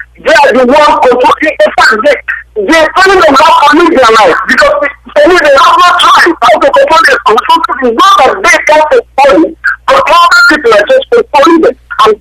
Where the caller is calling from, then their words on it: Vienna, Austria; I'm calling from Vienna, Austria.